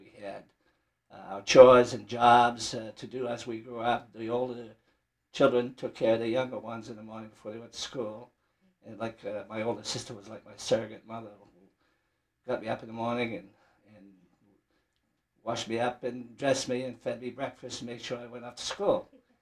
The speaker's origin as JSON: {"language": "English", "town": "Lewiston", "country": "United States", "tie": "born or raised there", "said": "Yes, I was grew up in Lewiston. I went to Lewiston High School, graduated from Lewiston High School in 1955."}